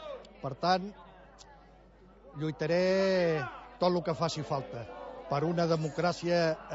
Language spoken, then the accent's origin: Catalan; Catalonia, Spain; jo, com sóc català, però me sento espanyol hasta la mèdula